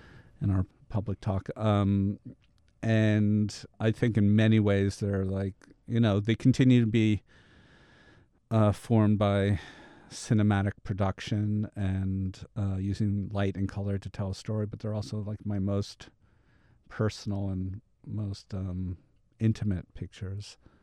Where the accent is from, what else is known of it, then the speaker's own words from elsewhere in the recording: Great Barrington, Massachusetts, United States; there was some discussion for some time about doing a public talk in my hometown, Great Barrington.